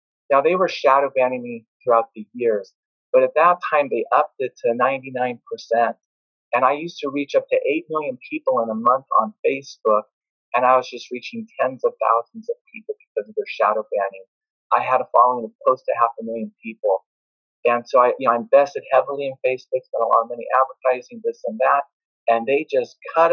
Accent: California, United States; Yeah, I'm born and raised in Silicon Valley, and I got connected to all the computer stuff.

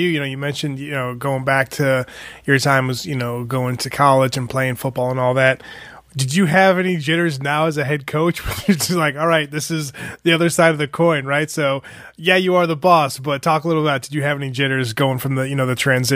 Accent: Buffalo, New York, United States; Of course, you know, growing up in Buffalo, my mom, God rest her soul, and of course, my family are big Bills fans.

